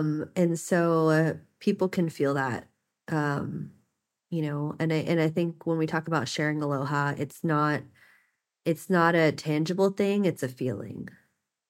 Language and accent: English; Hawaii, United States; We're two Native Hawaiian women. I grew up in Hawaii.